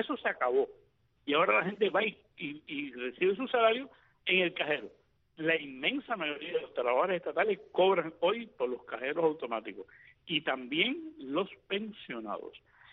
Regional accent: Cuba; moved away; mi primera experiencia con los cajeros automáticos fue en el año 94, que fue la primera vez que yo salí de Cuba

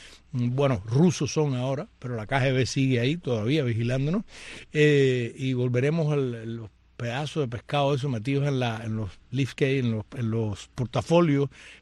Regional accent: Cuba; Son como los cubanos, son iguales. Exactamente lo mismo, lo que pasa es que nosotros en vez de tener a la diosa en la puerta, lo que tenemos es la Virgen de la Caridad, o Santa Bárbara

